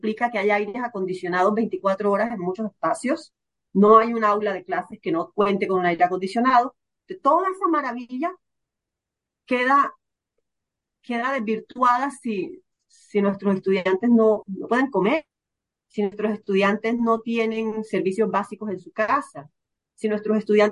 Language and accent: Spanish; Cartagena, Bolívar, Colombia; cuando lo conocí hace 8 años que me vine a vivir de vuelta a mi tierra